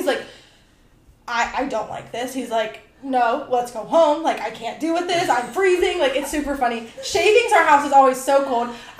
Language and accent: English; Ohio, United States; I grew up in Ohio, so, like, we're used to humidity, and then in North Carolina, you have humidity as well.